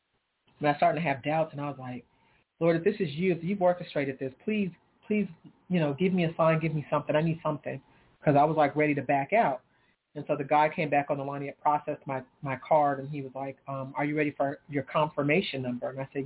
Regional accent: California, United States; moved away as an adult; now in Texas, United States; remember before I moved out here to Texas, because just some background on me being from California, I'm from California. I had no plans to ever leave California, ever.

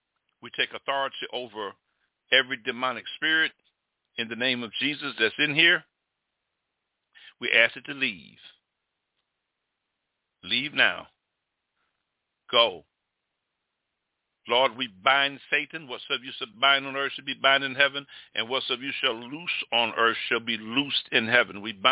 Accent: United States; Now, I'm going to talk about America, because I'm an American veteran.

